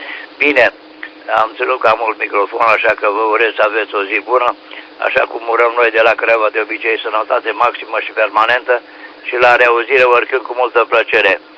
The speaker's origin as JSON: {"language": "Romanian", "region": "Oltenia", "country": "Romania", "said": "adică suntem olteni"}